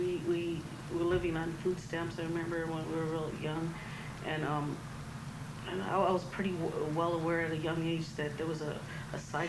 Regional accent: Los Angeles, California, United States; also born or lived in El Paso, Texas; Okay, well, I was born in El Paso, Texas. That's where my mother and father were born. Then I think when I was about a year old, we moved to Los Angeles. And we lived in several places before. We wound up at Mar Vista Gardens Housing Projects in Culver City.

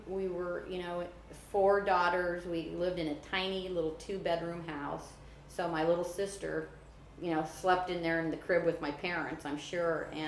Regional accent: Des Moines, Iowa, United States; even though I came from Iowa, a very farming community, we were in the city.

